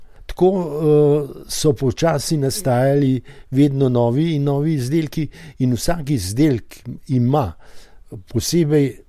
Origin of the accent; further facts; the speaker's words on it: Tržič, Upper Carniola, Slovenia; Je bil potrdilo, da sem iz Tržiča.